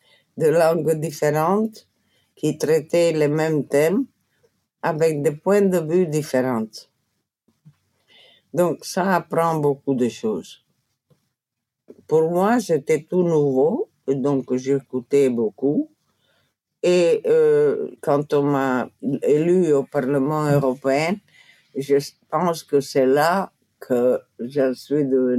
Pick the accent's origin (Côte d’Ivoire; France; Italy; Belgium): Italy; Parce que je venais d'Italie, évidemment.